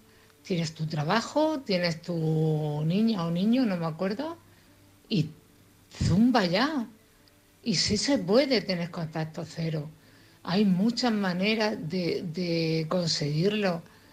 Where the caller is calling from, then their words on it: Cartagena, Region of Murcia, Spain; de Cartagena. Mamá de Almudena.